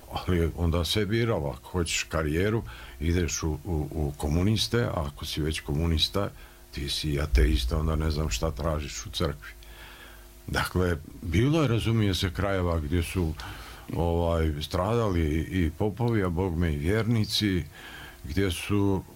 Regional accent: Herzegovina, Bosnia & Herzegovina; Ja sam iz Hercegovine, pa je tamo, dakle, jezičko

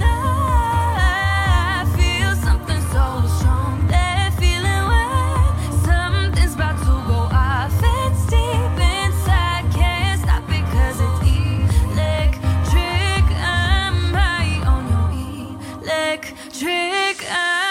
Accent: Canada; Ja, iako sam rođena i odrasla u Kanadi, osjećam se i kao Srpkinja i nikad ne sakrivam svoje poreklo

